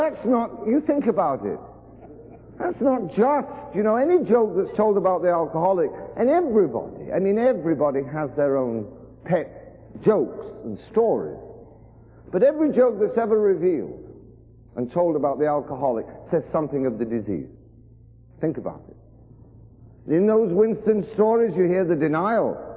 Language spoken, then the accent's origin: English; England, United Kingdom; you probably know that by my accent that I am indeed from England.